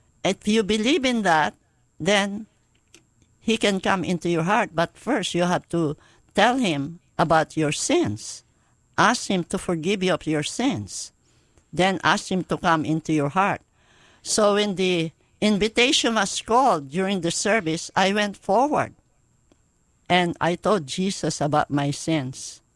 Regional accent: Mandaluyong, Metro Manila, Philippines; moved away as an adult; now in United States; I grew up in the Philippines, in a town, Mandaluyong, Rizal, in the Philippines. And I grew up there. I was born there. I studied there. And then I came to the United States as an East-West Center grantee in 1969.

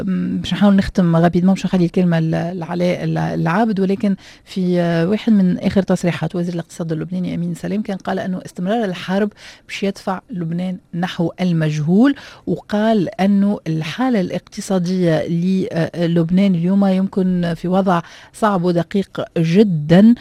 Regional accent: Tunisia; accent: Tunisian; كما نقولوا احنا بلهجتنا الدرجة ولا بالتونسية العامية

